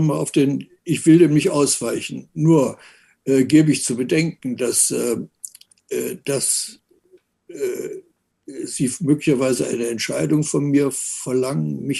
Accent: Germany; Und auch das sage ich als Deutscher

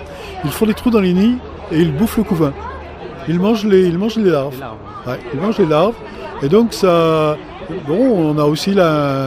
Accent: Occitanie, France; Et alors moi, je viens du Lot, et il y a quelques années, du frelon asiatique, j'en voyais beaucoup.

